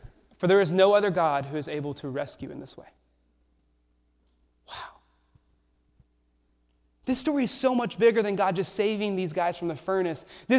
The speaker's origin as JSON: {"language": "English", "region": "Arkansas", "country": "United States", "said": "Like, I'm from Arkansas, which is in the South, which essentially means I was born in a church."}